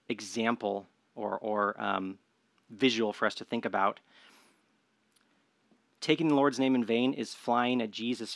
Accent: United States; That doesn't feel as an American very important to me, a very important question, because I feel like in our culture, names are so, they have such little power.

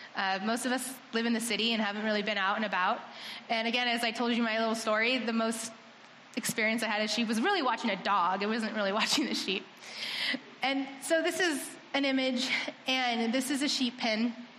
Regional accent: Moreno Valley, California, United States; I grew up in Moreno Valley, California.

